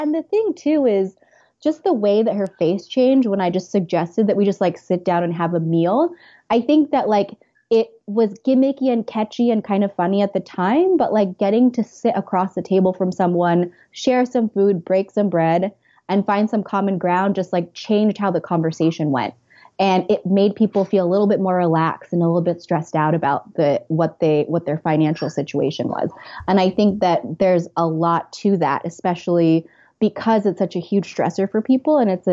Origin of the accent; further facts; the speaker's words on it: California, United States; moved away as an adult; also born or lived in Santa Barbara; now in New York, United States; I'm originally from California. I went to school in Santa Barbara and I moved to New York